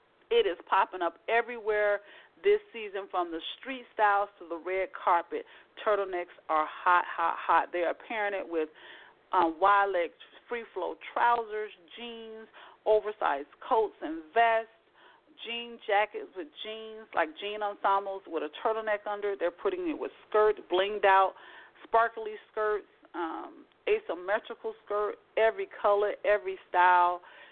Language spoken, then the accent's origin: English; Lakeland, Florida, United States; And I hail right here from Central Florida, guys, Lakeland to be exact, the city of swans.